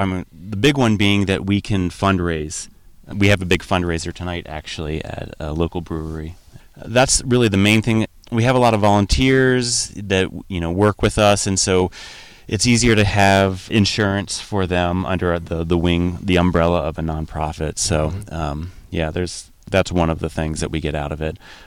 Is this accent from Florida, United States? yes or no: no; Blacksburg, Virginia, United States; from Blacksburg, Virginia.